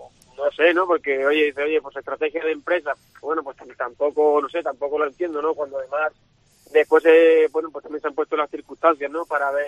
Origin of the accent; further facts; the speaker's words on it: Badajoz, Extremadura, Spain; volver a mi tierra, bueno, pues también quería que fuera algo especial, ¿no? La feria en sí, como habéis visto, pues tampoco reúne un gran número de corridas en comparación con lo que era antes la feria de Badajoz